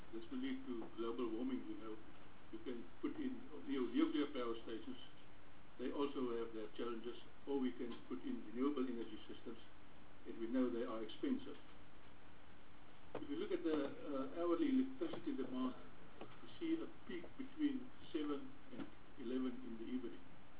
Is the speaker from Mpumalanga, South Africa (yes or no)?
no; Upington, Northern Cape, South Africa; I'm from Upington in the Northern Cape.